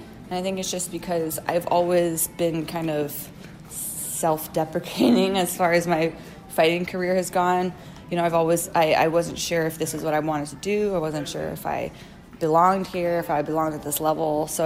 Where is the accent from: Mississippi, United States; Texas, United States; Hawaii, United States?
Hawaii, United States; moved away; Being up here in the mainland, you know, there was, it almost made my identity stronger as a Hawaiian just because there weren't as many up here.